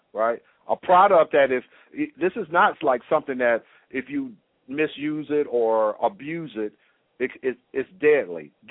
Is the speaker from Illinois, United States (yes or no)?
no; Birmingham, Alabama, United States; I told you I grew up in Birmingham, right? So I was the seventh of nine children.